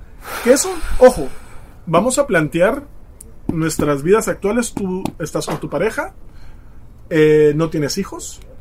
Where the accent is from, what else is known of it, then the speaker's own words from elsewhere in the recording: Guatemala; en mi país, en Guatemala